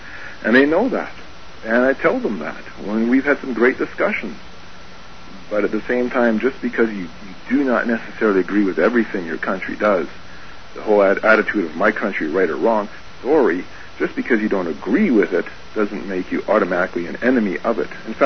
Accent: Canada; As a Canadian, I am against a lot of things I see happening within my Canadian system.

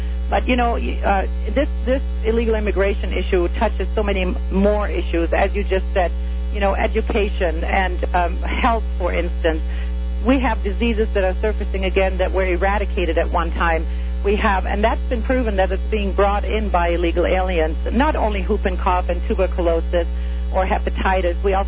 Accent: Germany; moved away as an adult; now in United States; I was born and raised in Germany, and I took the time to become a very proud citizen of the United States.

